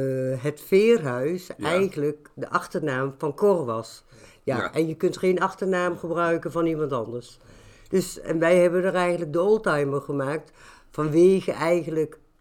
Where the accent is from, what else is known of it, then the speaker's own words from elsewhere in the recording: Vorden, Gelderland, Netherlands; now in Breda, Netherlands; Nou, ik kom zelf eigenlijk uit Vorden.